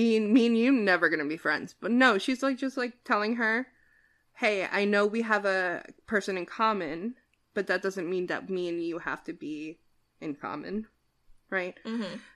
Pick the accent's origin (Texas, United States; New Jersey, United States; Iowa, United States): New Jersey, United States; I guess I'm from New Jersey, and I'm from the part of New Jersey where you don't leave your doors unlocked, right?